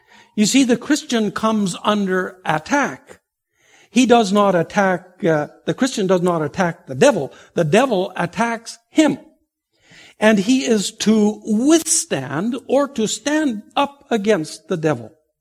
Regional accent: Vanderhoof, British Columbia, Canada; north of my hometown, which it was Vanderhoof, BC

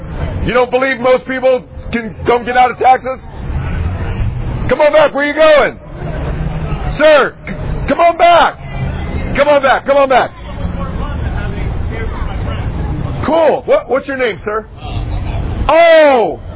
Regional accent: Pennsylvania, United States; I grew up in Pennsylvania too, but a little bit outside of here.

